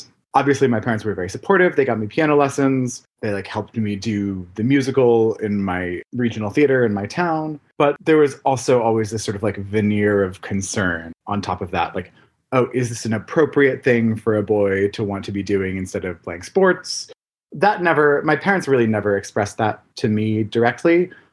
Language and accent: English; Connecticut, United States; I grew up in Connecticut. My parents are veterinarians.